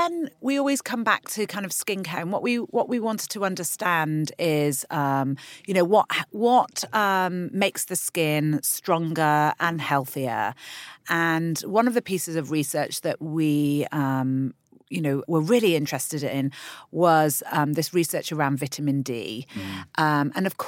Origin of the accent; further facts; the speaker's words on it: London, United Kingdom; No, we're from London, but yes, we have visited Saint-Tropez.